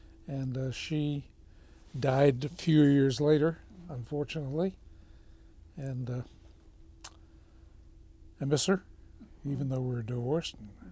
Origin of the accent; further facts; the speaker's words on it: Boston, Massachusetts, United States; born there; now in Natick, United States; I was born on September 26th, 1937 in Boston.